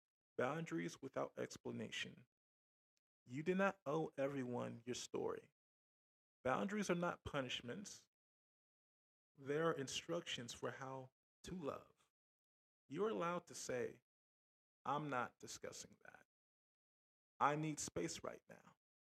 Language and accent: English; Georgia, United States; I grew up in Georgia's foster care system from 2002 to 2004, and again from 2005 to 2019, aging out of care.